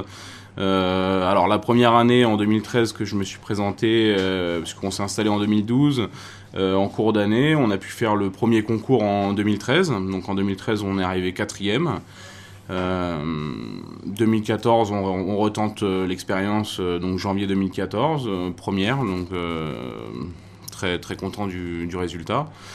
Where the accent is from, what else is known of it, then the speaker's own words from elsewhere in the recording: Île-de-France, France; Moi, je suis plus Seine-et-Marne au départ.